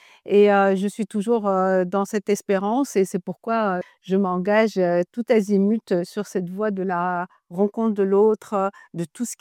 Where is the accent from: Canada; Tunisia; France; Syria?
Tunisia; J'ai vécu toute mon enfance, mon adolescence en Tunisie. J'étais à l'école donc, tunisienne, j'ai étudié en arabe. Donc c'est dans ce milieu arabo-musulman que j'ai grandi avec une très grande diversité